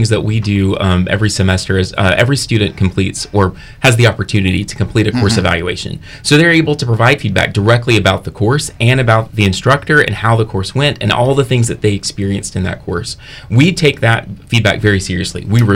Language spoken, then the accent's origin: English; Mississippi, United States; now in Fredericksburg, United States; But in 2020, my family and I moved to Virginia. We're not Virginia natives, we're from Mississippi. And so moved up here, got involved in Fredericksburg